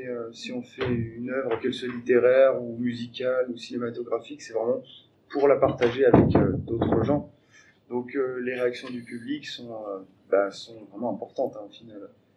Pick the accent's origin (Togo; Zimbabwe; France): France; je suis français, donc j'ai grandi avec Astérix, avec les œuvres de Franquin